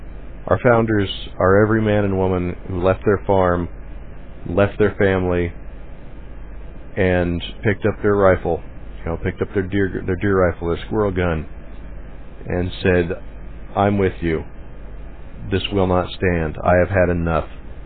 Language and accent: English; Pacific Northwest, United States; As I have on a number of occasions growing up in the Northwest, I've seen bald eagles in flight, and they truly are a majestic, beautiful bird.